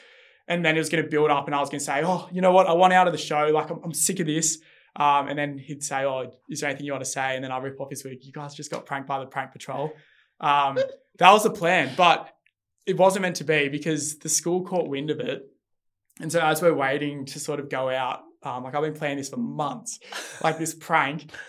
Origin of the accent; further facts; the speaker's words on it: Australia; you can't really do too much as a Australian or a young Australian.